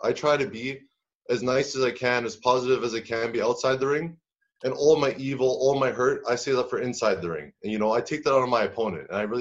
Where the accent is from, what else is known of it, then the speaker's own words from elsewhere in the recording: Canada; Well, growing up in Canada, I always loved playing all sports.